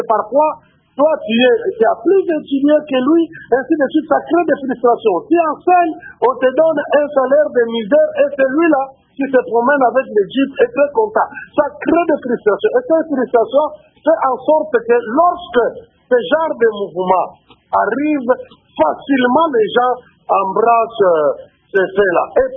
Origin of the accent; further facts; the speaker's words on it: DR Congo; now in Angola; Chez nous au Congo, n'importe qui peut avoir le certificat de naissance, de résidence